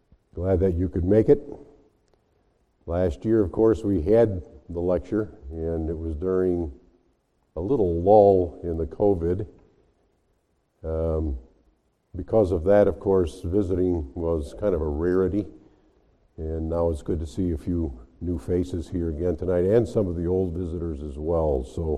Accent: Midwest, United States; I come from the Midwest, and the people that were taught concerning this reformer named him Augustine, and that's normal for me.

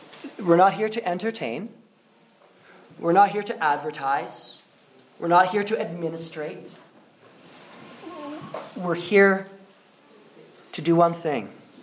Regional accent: Manitoba, Canada; I'm from Manitoba, and we use pickerel rigs.

